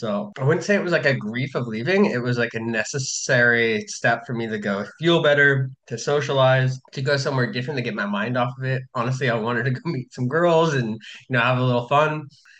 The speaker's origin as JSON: {"language": "English", "region": "Idaho", "country": "United States", "said": "Funny enough, I'm from Idaho, so I crossed the border. Washington and Idaho are connected"}